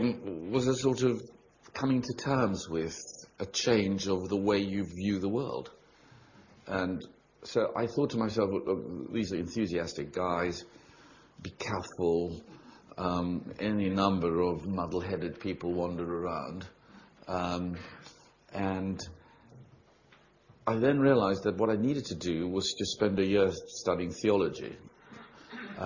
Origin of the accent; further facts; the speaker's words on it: South Africa; I grew up in South Africa in the dark days.